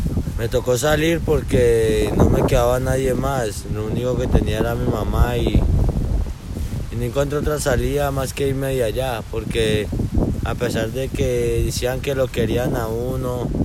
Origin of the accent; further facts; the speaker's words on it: Corinto, Cauca, Colombia; Yo vengo de Corinto, Cauca, La Esmeralda.